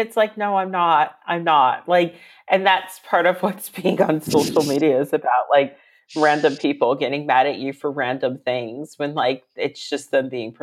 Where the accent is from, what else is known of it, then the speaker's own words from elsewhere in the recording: Virginia, United States; I come from Virginia, which is indigenous land.